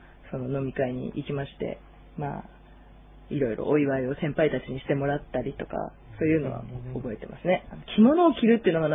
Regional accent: Iwate, Japan; 私は岩手出身なんですけれど、宮城県の仙台の大学に行ってたので、

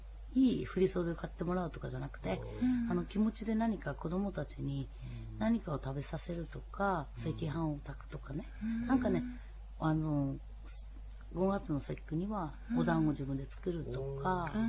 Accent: Sapporo, Hokkaido, Japan; 札幌から来ました

